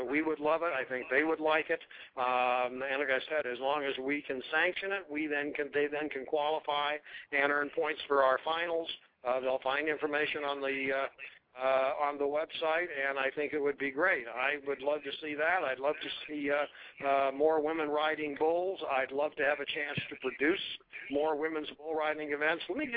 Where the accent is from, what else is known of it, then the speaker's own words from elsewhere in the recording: Pueblo, Colorado, United States; Short version of my life, I am from Pueblo, Colorado, which is also now home of the PBR. I was raised here, was always a rodeo fan, was never a contestant, but hung out around rodeos.